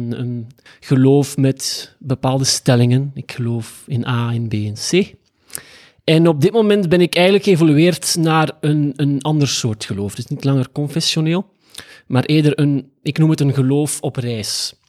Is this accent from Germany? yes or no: no; Ypres, Flanders, Belgium; Ik ben 20 jaar opgegroeid in dezelfde kerk in Ieper, waar ik opgegroeid ben.